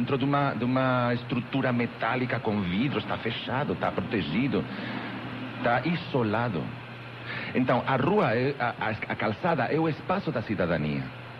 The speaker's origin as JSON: {"language": "Portuguese", "town": "Madrid", "region": "Community of Madrid", "country": "Spain", "also_born_or_lived": "Barcelona", "second_language": "Portuguese", "moved": "yes", "lives_now": "Porto Alegre, Brazil", "said": "Eu sou espanhol, eu venho de Madrid, mas a última cidade onde estava morando era Barcelona, e eu casei com gaúcho, então já faz 5 ou 6 anos que estou morando direto aqui, mas conheço Porto Alegre desde o ano 99."}